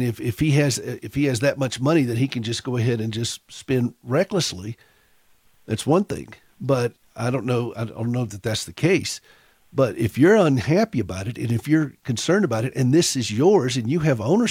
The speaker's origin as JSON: {"language": "English", "region": "South Carolina", "country": "United States", "said": "South Carolina? Well, that's where I'm from, Mary."}